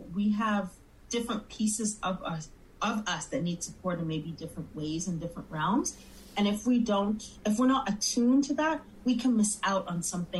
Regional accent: Montreal, Quebec, Canada; now in Toronto, Canada; So myself as a Black woman of Caribbean descent, born and raised in Montreal, now living in the GTA, there are different selves there.

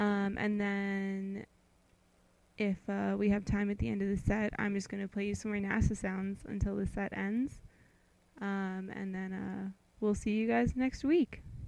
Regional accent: Philippines; And, like, we're Filipino, so I feel like I should know how to pronounce it.

